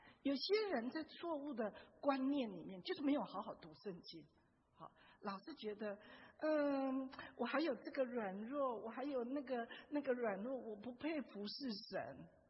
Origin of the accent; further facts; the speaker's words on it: China; 特别我们中国人，常常活在功利主义。